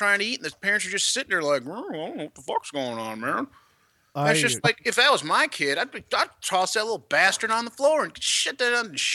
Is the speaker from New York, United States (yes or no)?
no; Michigan, United States; I grew up in the Midwest, too, in Michigan, and it was the community that raised the kids as a whole.